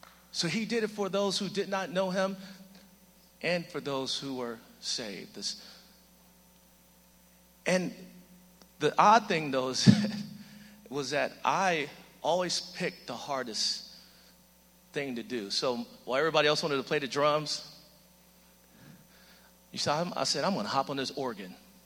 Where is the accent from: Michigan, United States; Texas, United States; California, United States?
Michigan, United States; I'm from Michigan originally, in high school.